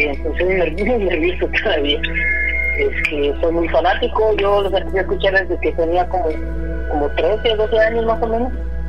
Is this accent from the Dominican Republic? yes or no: no; Tlalnepantla, State of Mexico, Mexico; now in New York, United States; Soy originario de ¿cómo se llama? Se llama Caracoles, pero la colonia se llama Tlalnepantla, Estado de México.